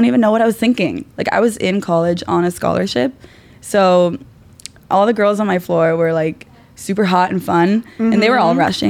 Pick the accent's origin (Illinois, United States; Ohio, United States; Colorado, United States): Ohio, United States; I was a poor kid. I was from Ohio.